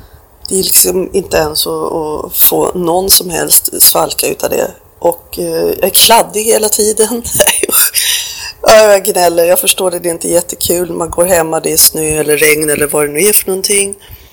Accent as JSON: {"language": "Swedish", "country": "Sweden", "said": "Jag tycker att ibland är det dödyrt, även hemma i Sverige."}